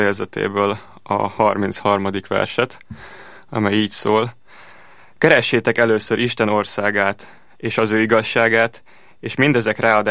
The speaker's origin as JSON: {"language": "Hungarian", "region": "Budapest", "country": "Hungary", "tie": "born or raised there", "said": "Budapesten születtem 1994-ben"}